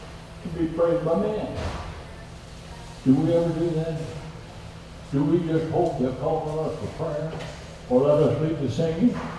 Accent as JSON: {"language": "English", "country": "United States", "said": "If I'd insisted, now I'm American, drive on the right."}